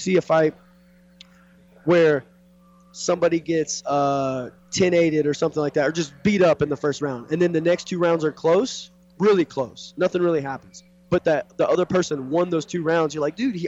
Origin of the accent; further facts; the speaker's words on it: Kansas City, Missouri, United States; I'm from Kansas City, Missouri, so what the commission says there is you can't have any affiliation to any gym at all.